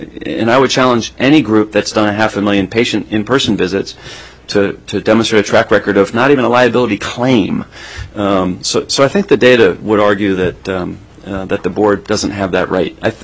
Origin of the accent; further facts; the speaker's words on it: Tennessee, United States; I'm licensed in my home state of Tennessee.